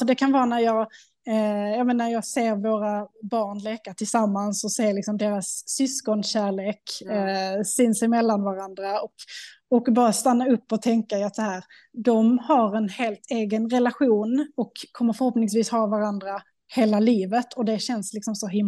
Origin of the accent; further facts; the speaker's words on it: Skåne, Sweden; now in Stockholm, Sweden; Vi är ju födda och uppvuxna i Skåne. Båda två har våra föräldrar där också.